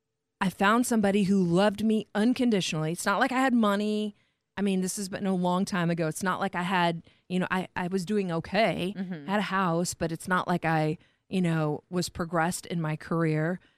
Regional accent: Warsaw, Indiana, United States; It was like Dorothy from Kansas. I came from Indiana to here.

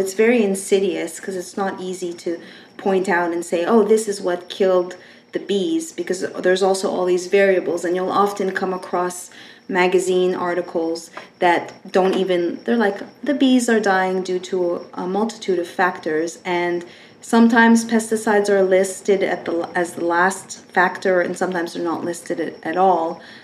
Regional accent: Canada; And I, as a Canadian, being raised with health insurance and finding out that I wasn't covered

